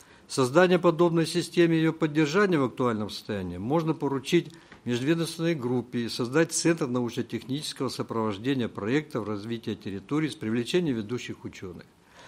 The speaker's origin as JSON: {"language": "Russian", "town": "Vladivostok", "region": "Primorsky Krai", "country": "Russia", "tie": "born or raised there", "said": "Я уроженец Владивостока и здесь уже долгую жизнь провел."}